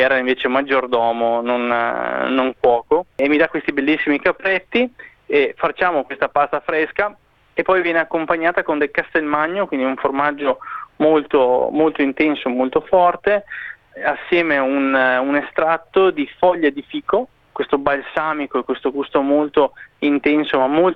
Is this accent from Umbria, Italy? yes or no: no; Marano Vicentino, Veneto, Italy; sono partito da Marano Vicentino, che è il mio paese nativo, con 10.000 abitanti